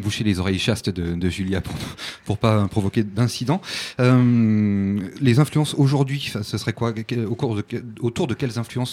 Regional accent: Montpellier, Occitanie, France; Alors quand on est montpelliérain et qu'on pense à Bagnols-sur-Cèze

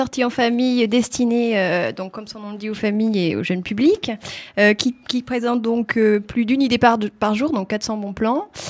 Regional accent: Grignan, Auvergne-Rhône-Alpes, France; Non, je suis originaire de Grignan, dans la Drôme

